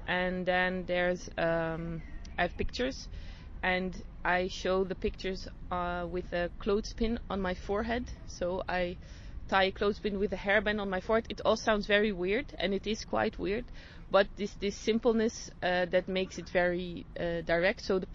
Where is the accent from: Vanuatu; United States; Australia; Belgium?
Belgium; English is a second language; because I'm coming from Belgium, it was quite a big hassle to take this whole cabin